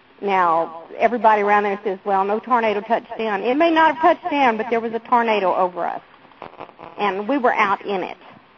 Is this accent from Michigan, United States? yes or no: no; Texas, United States; I was born and raised in Texas, which, you know, everybody should know.